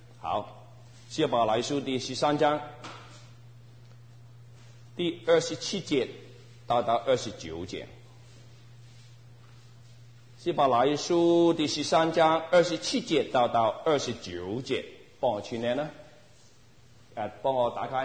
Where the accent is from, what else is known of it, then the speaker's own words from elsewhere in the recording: Guangdong, China; 我是广东人啊。